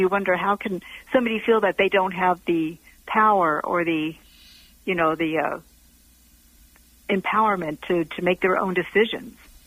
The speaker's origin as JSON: {"language": "English", "region": "Minnesota", "country": "United States", "tie": "born there", "said": "I was born in Minnesota, so I would have to go contact the state of Minnesota to get a copy of my birth certificate."}